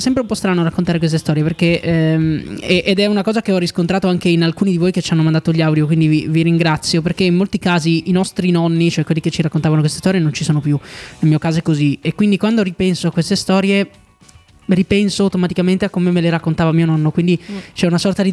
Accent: Savona, Liguria, Italy; per me, che sono di Savona, 24 aprile è più importante del 25, perché il giorno della liberazione di Savona era il 24

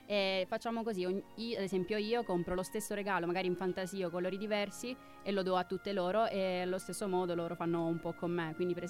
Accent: Trapani, Sicily, Italy; Allora, io sono di Trapani e festeggio il Natale in famiglia

